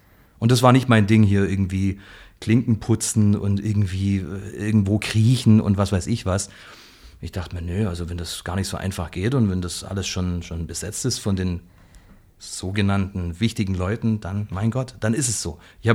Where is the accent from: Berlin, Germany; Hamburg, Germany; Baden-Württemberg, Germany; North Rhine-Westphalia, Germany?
Baden-Württemberg, Germany; Ulm; Ich bin geboren in Ulm. Und ich wohne, seit ich aus dem Krankenhaus in Ulm quasi von meiner Mutter und von meinem Vater nach Hause gebracht worden bin, wohne ich auf dem Land 10 Kilometer von Ulm entfernt in Elchingen.